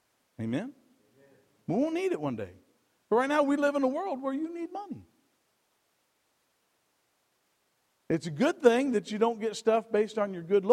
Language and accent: English; United States; I'm glad I'm an American, amen?